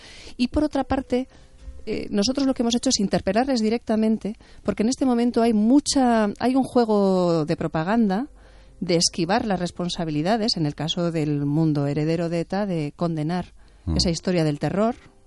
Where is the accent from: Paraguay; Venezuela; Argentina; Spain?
Spain; Hernani, Basque Country; Nosotros somos de Hernani, mi hermano trabajaba en Andoain.